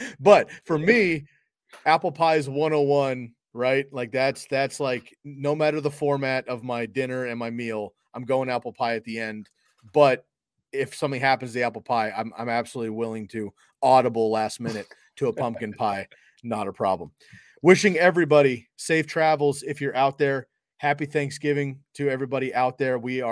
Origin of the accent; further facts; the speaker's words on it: California, United States; now in Oregon, United States; I'm from California. I live in Oregon.